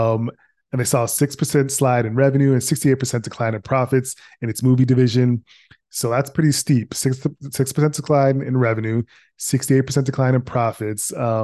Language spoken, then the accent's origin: English; Minneapolis, Minnesota, United States; I wanted to read it because I'm from Minneapolis.